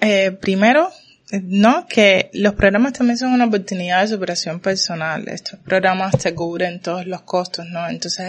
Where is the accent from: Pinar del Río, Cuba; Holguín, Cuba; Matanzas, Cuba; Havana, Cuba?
Matanzas, Cuba; Calimete; yo nací en el campo, soy de Calimete, Matanzas